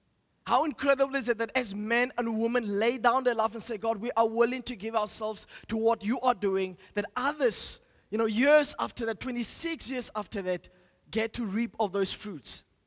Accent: Free State, South Africa; now in Stellenbosch, South Africa; I'm not from the Western Cape. I'm from the Free State, you know, so the dusty fields of the Free State. And I was battling and struggling to actually be in Stellenbosch.

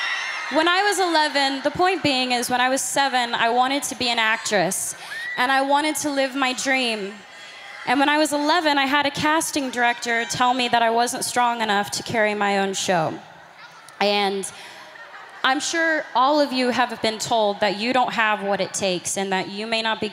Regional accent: Grand Prairie, Texas, United States; So I'm 21, and my mom had me when she was 16. And I'm from Grand Prairie, Texas, and she worked 4 jobs

